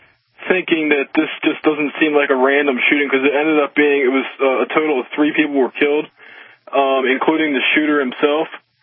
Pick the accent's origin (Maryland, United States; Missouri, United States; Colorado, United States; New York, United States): Maryland, United States; Baltimore; I'm from Baltimore. I live in Baltimore.